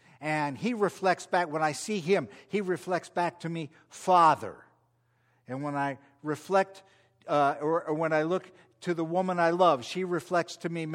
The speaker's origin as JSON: {"language": "English", "region": "West Virginia", "country": "United States", "said": "I'm from West Virginia, so I'm a huge Mountaineer fan."}